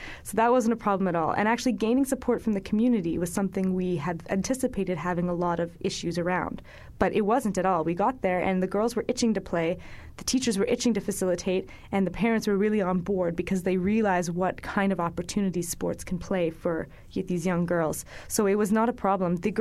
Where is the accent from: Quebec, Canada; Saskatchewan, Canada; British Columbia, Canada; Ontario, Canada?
British Columbia, Canada; Nanaimo; I'm from Nanaimo, lived here all my life and went to university in Victoria, and I started doing a master's program in South Africa. So I'm in Stellenbosch, South Africa